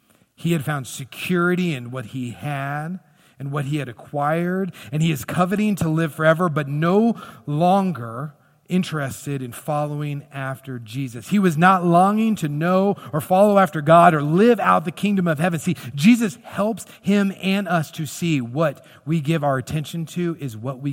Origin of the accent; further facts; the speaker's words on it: Kansas City, Missouri, United States; I'm from Kansas City, and I like the Kansas City Chiefs.